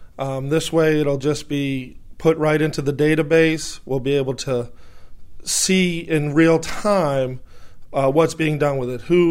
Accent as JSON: {"language": "English", "region": "Northern United States", "country": "United States", "moved": "yes", "lives_now": "Southern United States", "said": "I'm from Northern Territories, as I guess they call it here. But I'm a Yankee, but now I've been here about 20 years, so I guess I'm a Southerner now."}